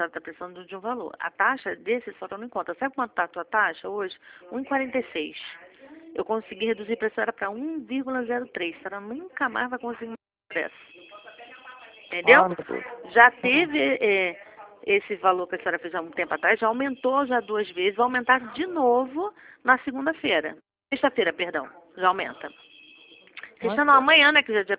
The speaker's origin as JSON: {"language": "Portuguese", "region": "Rio de Janeiro", "country": "Brazil", "accent": "carioca"}